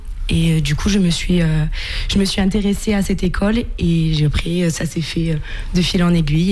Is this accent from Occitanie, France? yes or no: no; Salon-de-Provence, Provence-Alpes-Côte d'Azur, France; je viens de Salon-de-Provence, à côté de Marseille. C'est là-bas que je vis depuis toujours. Après, j'ai de la famille ici en Vendée. Mais voilà, j'ai toujours vécu à Salon.